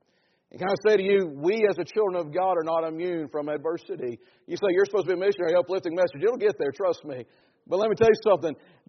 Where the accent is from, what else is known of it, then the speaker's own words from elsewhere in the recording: North Carolina, United States; Now, I was raised in North Carolina. And one thing in North Carolina that my mama and granddaddy and grandmama and all of them taught me was this.